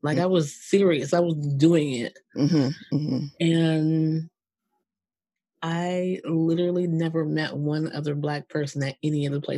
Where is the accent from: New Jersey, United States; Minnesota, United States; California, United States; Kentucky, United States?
New Jersey, United States; I grew up in Jersey.